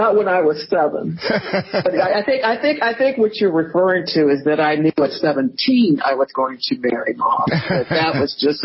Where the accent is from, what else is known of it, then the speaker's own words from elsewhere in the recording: Louisville, Kentucky, United States; I'm from Louisville as well. I met Muhammad when I was 6 years old in first grade. in Louisville